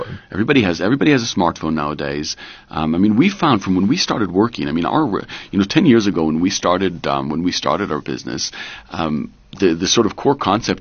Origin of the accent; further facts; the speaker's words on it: Israel; moved away as an adult; So my parents moved here when I was probably 19. So I grew up in Israel